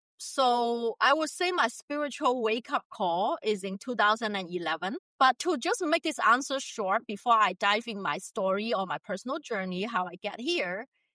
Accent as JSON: {"language": "English", "country": "China", "tie": "born or raised there", "second_language": "English", "said": "because I was born and raised in China."}